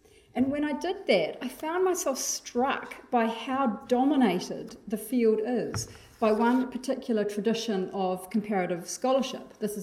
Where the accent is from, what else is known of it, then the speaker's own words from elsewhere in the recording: New Zealand; I'm a New Zealander and a New Zealand-based legal academic